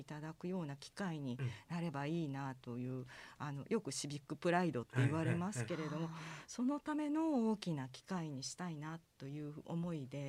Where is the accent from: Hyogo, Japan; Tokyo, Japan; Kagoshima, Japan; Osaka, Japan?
Hyogo, Japan; Himeji; でもやっぱり私姫路の人間ですのでね